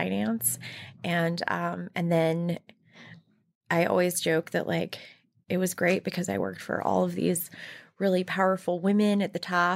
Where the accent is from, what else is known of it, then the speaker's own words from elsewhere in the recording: Savannah, Georgia, United States; So I grew up in the Southeast. I grew up in Savannah, Georgia.